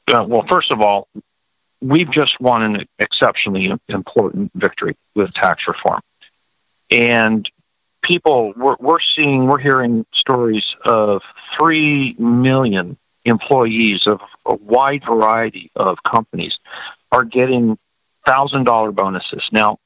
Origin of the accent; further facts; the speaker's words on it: San Diego, California, United States; also born or lived in Milwaukee; Yeah, I was born in Milwaukee, Wisconsin, and I don't think I was even two yet when my dad moved the family out here to San Diego.